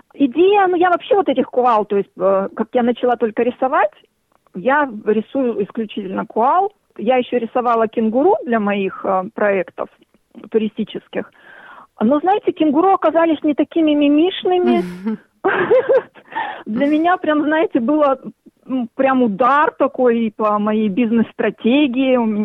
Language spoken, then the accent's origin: Russian; Far East, Russia; now in Melbourne, Australia; я из России, с Дальнего Востока. Лет 13, наверное, я уже живу в Мельбурне. Ну, собственно, и приехала в Мельбурн и живу здесь.